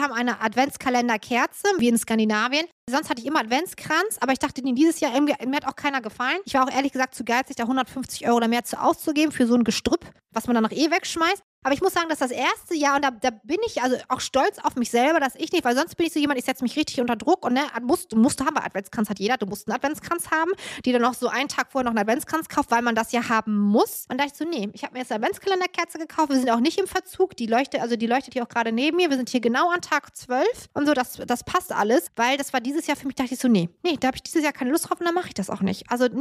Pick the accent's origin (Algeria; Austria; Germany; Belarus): Germany; Northern Germany; ich komme ja aus dem Norden